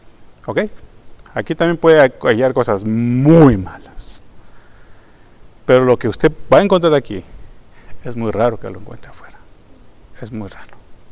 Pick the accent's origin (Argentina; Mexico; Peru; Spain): Mexico; yo soy mexicano